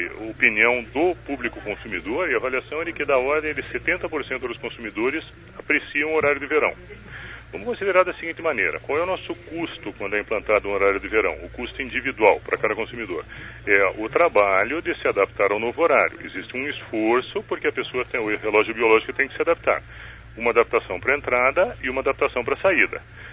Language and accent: Portuguese; Brazil; Eu cresci num Brasil que era de geração hidráulica mais de 90%.